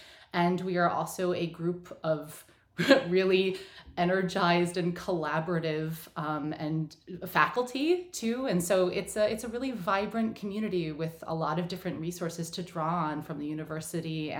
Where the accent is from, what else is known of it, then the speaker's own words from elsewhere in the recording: New York, United States; also born or lived in Boston; I grew up just south of here. I was born in Boston and was there for a few years, but then grew up in central New York.